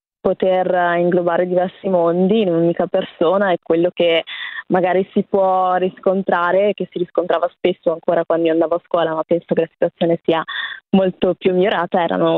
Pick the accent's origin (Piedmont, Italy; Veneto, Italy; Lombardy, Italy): Veneto, Italy; Verona; essendo per lo più nati e cresciuti a Verona, abbiamo come tutti la dedizione per la nostra città